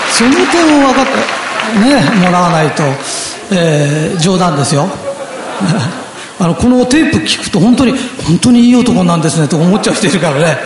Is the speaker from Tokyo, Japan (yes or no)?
yes; Tokyo, Japan; accent: Edo; だしとしって言ってるのが何だかよくわからないんだけど、江戸っ子は大体そんなもんなんです。